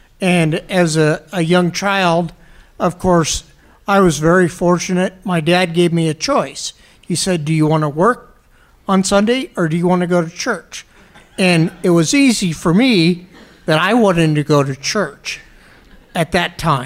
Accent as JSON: {"language": "English", "town": "Panama City", "region": "Florida", "country": "United States", "said": "from Panama City, Florida"}